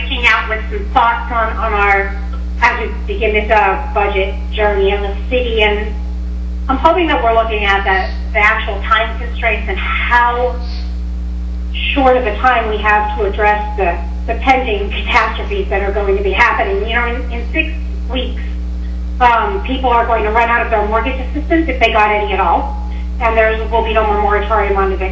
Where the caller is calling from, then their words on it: Bethlehem, Pennsylvania, United States; I'm calling from Wesley High Street in Bethlehem.